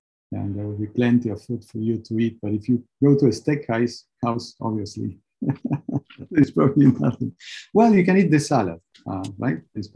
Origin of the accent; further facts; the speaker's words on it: Argentina; English is a second language; Being born and raised in Argentina, it would be very difficult for me to become a vegetarian.